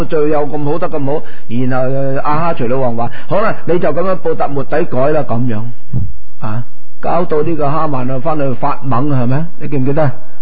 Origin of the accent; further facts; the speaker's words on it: Guangdong, China; 喺我哋乡下啊，我哋系四邑人嘅，四邑人。台山同恩平啊